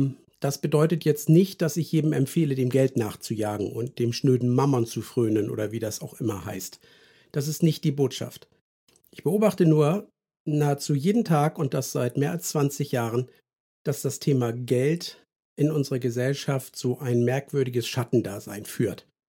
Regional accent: Schleswig-Holstein, Germany; Wir spielten im schönen Ostholstein in meiner Heimat

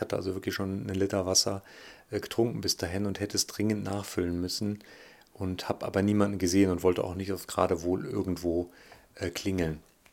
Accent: North Rhine-Westphalia, Germany; Ich komme ja aus dem Oberbergischen

